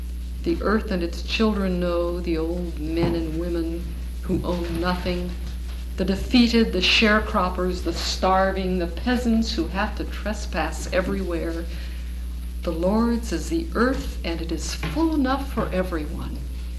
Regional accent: United States; I am simply 6% of the world's population as an American

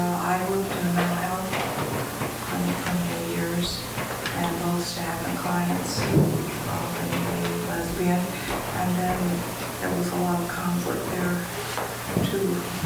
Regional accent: Seattle, Washington, United States; from Seattle. And I come from a generation that this was just not something we talked about.

